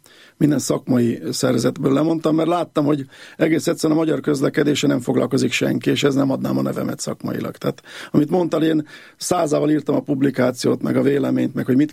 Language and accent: Hungarian; Hungary; először is magyarként büszke vagyok rá, egy magyar embert, egy öt világrészes szervezet első alelnöke választott